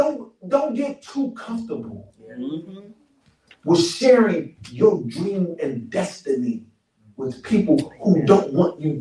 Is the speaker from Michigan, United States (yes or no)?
no; Washington, District of Columbia, United States; from Southeast Washington, D.C. by way of the Holy Ghost.